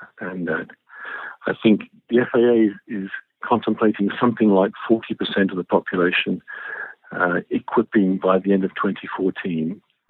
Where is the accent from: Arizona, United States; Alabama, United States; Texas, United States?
Texas, United States; Dallas; As a Texan, one of the things I'm looking forward to is having coverage here in Dallas